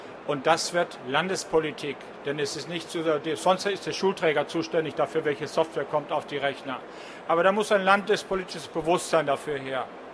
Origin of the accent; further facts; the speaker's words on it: Southern Germany, Germany; Ich komme aus Süddeutschland, arbeite in Nordrhein-Westfalen